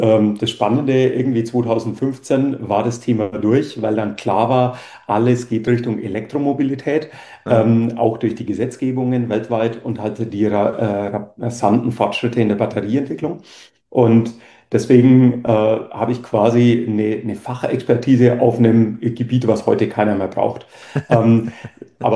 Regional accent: Bavaria, Germany; now in Berlin, Germany; wie die meisten meinem Zungenschlag entnehmen können, bin ich kein Berliner. Ich komme ursprünglich aus Oberfranken, das heißt aus der Ecke zwischen Nürnberg und Bayreuth.

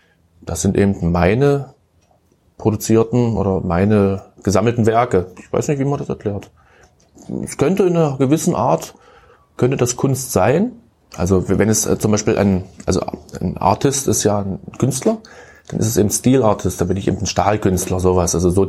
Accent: Köthen, Saxony-Anhalt, Germany; born there; Also ich bin gebürtiger Köthen, obwohl das hört man vielleicht nicht so.

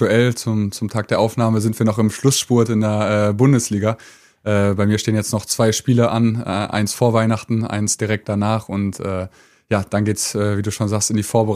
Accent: Brauweiler, North Rhine-Westphalia, Germany; also born or lived in Bielefeld; Ich bin in Bielefeld geboren, aber aufgewachsen in der Nähe von Köln, in Brauweiler

